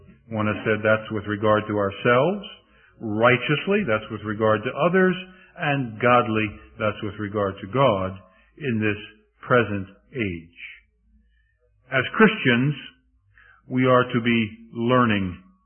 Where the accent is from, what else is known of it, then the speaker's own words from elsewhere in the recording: Philadelphia, Pennsylvania, United States; When I grew up in Philadelphia, on numerous occasions, I used the trolley car.